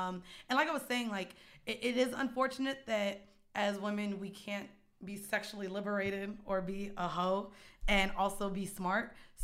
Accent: Florida, United States; I went to a city university. I went to Lehman. Didn't know about it. I'm from Florida.

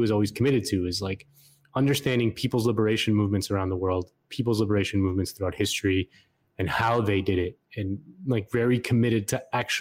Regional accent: Florida, United States; She's from my home state of Florida.

